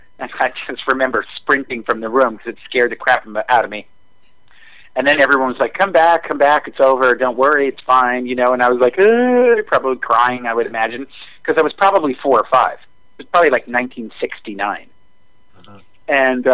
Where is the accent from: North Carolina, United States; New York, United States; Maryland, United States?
New York, United States; New York City; I grew up in New York City, and we had a local television station called WPIX.